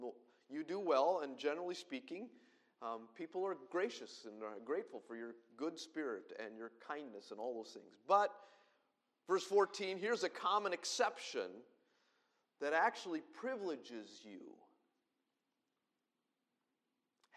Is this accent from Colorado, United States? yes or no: yes; Denver, Colorado, United States; born there; My American culture and upbringing, I was a cowboy. I was born in Denver, Colorado.